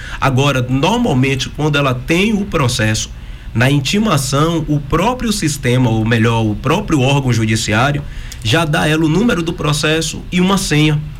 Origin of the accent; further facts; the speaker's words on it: Salvador, Bahia, Brazil; Eu sou natural de Salvador, então eu saía de um bairro para ir em outro bairro